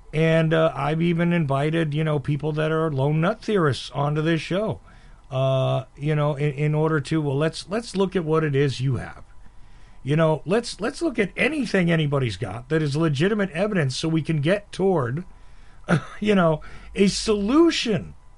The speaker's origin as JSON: {"language": "English", "region": "New Jersey", "country": "United States", "said": "But I wasn't from New York. I was from New Jersey."}